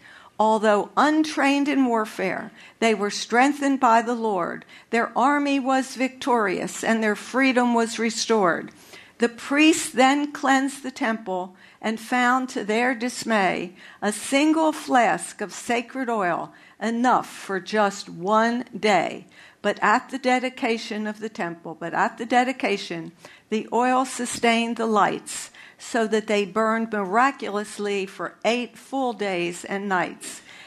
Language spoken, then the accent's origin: English; Philadelphia, Pennsylvania, United States; So now let me describe what celebrating Hanukkah was like as I grew up in Philadelphia.